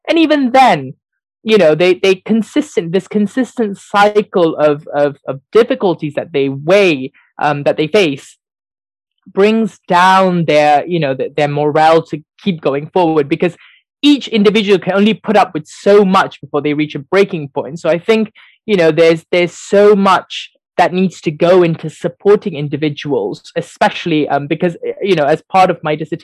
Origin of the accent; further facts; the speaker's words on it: Malaysia; moved away as an adult; I grew up in Malaysia until I was at the age of 18.